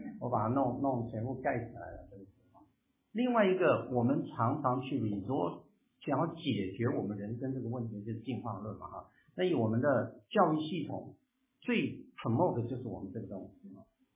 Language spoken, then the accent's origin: Chinese; Taiwan; 那我们从台湾来的人大概都曾经要背过这些话